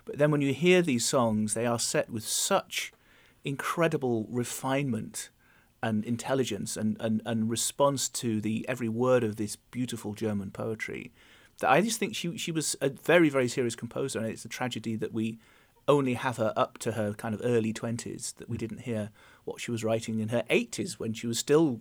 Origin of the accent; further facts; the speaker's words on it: England, United Kingdom; Then again, I'm English, so the dentistry angle.